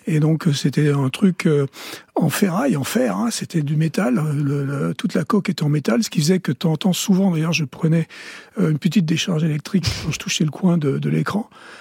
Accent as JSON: {"language": "French", "town": "Toulouse", "region": "Occitanie", "country": "France", "also_born_or_lived": "Boston", "said": "Et je suis de Toulouse, donc j'aime bien quand il fait 40, comme aujourd'hui."}